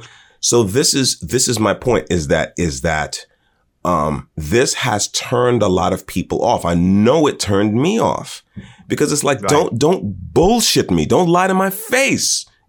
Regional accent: United States; I love my country because she is my home. I'm an American. It's like this is the only home I'm ever going to have.

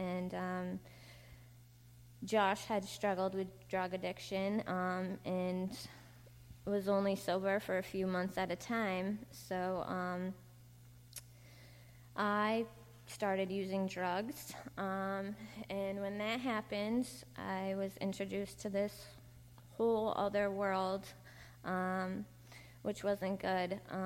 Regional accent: Bridport, Vermont, United States; I grew up in Bridport, which is in Addison County. I have three children. I had a really great childhood.

